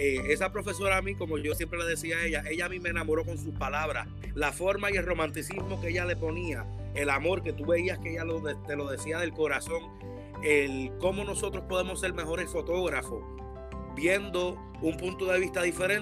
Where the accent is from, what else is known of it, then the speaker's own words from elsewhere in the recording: Puerto Rico; moved away as an adult; now in United States; soy natal de Puerto Rico. Llevo acá en los Estados Unidos alrededor de 5 años luego del huracán María. Estudié en la Universidad de Puerto Rico, recinto de Arecibo